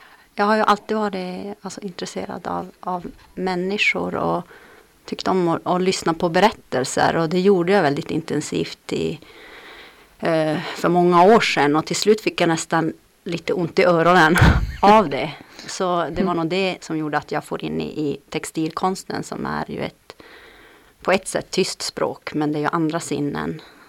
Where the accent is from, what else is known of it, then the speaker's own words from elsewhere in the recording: Yttervara, Sweden; jag är ju textilkonstnär från Yttervara.